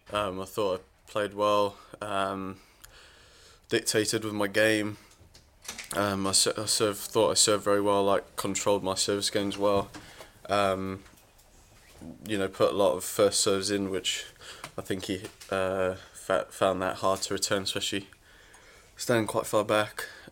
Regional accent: United Kingdom; As a Brit

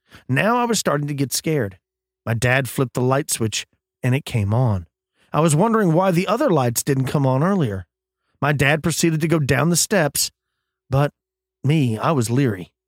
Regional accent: Texas, United States; This one comes from my home state of Texas.

